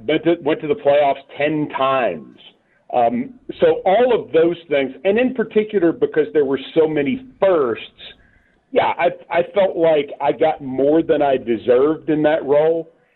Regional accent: Franklin, United States; I'm from Franklin. I grew up – we moved to Franklin when I was 10, before Franklin was really Franklin.

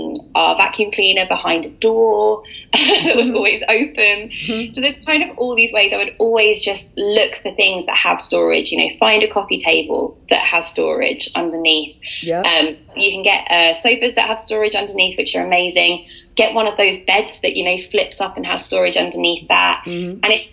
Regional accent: Brighton, South East England, United Kingdom; also born or lived in London; I'm from Brighton, so I live back in Brighton now.

